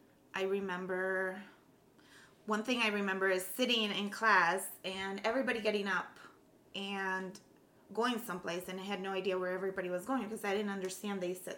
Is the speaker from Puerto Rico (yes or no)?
no; Colombia; also born or lived in Bogota; I grew up in Colombia. Of course, I was born in the capital, Bogota, and I moved a lot throughout my childhood. My dad was a pharmaceutical sales guy, so we had to move for his job quite a bit. I lived in I don't even know how many cities.